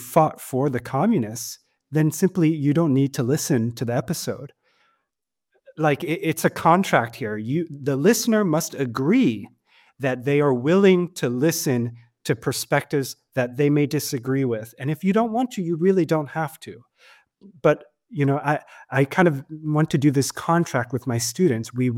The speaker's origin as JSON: {"language": "English", "country": "United States", "said": "as an American, I mean, we have free speech enshrined in our constitution"}